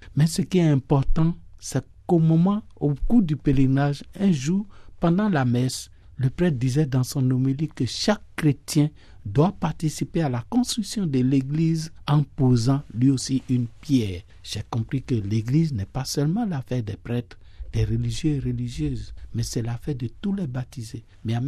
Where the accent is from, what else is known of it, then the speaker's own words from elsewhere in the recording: Benin; moved away as an adult; also born or lived in Côte d'Ivoire; je suis originaire du Bénin et en 71, je suis parti en Côte d'Ivoire pour commencer mon travail de réparateur de pneus